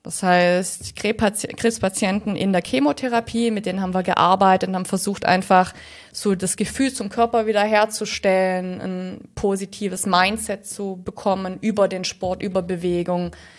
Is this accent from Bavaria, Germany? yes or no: no; Baden-Württemberg, Germany; Ich bin aus dem Schwarzwald ursprünglich, ganz simpel, aus einem 800-Einwohner-Dorf.